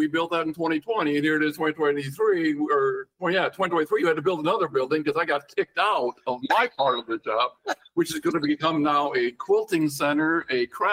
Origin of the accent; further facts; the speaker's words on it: North Dakota, United States; I said, it's Florida. I'm from North Dakota. It's going to be better.